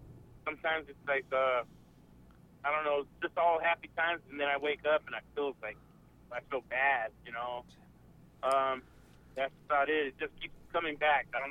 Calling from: Del Rio, Texas, United States

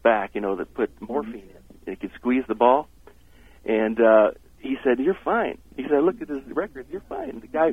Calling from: Warren, Ohio, United States; Warren, Ohio, near Youngstown, Ohio.

